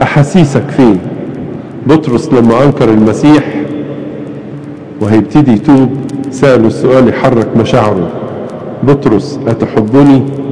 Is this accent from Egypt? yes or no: yes; Egypt; عندنا في مصر الناس عندها حاجة اسمها موسم الخزين